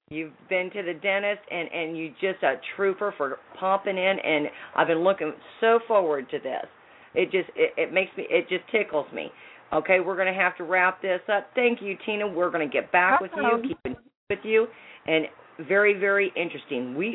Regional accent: Atlantic, Iowa, United States; I was raised in Atlantic, Iowa.

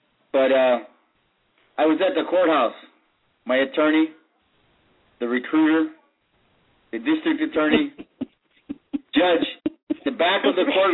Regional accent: Chicago, Illinois, United States; moved away; I'm originally from Chicago. In 1979, when I left, it was September.

